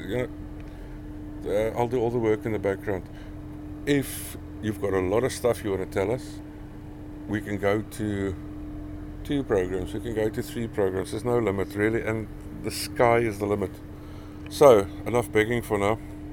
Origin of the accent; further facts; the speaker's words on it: South Africa; accent: Afrikaans; now in United Kingdom; It's probably like me with my accent is still very strong Afrikaans, even though I've been living in the UK for close on 20 years.